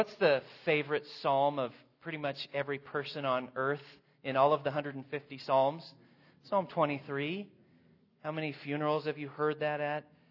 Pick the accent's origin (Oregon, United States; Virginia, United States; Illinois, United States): Oregon, United States; Turner; I grew up in Turner, which is the home of the Lamb Festival